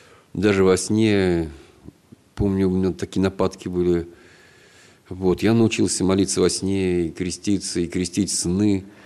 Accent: Russia; born there; Ну, мы уже говорили о том, что мы родились в России, вот, о том, что все у нас связано с нашей Родиной.

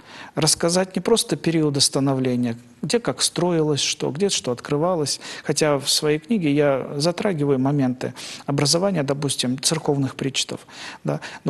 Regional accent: Russian Far East, Russia; Я сам дальневосточник, и для меня практически вся жизнь прошла на моей родной земле. Более того, волей Божьей и благословением небесным я попал на Сахалин в 1997 году.

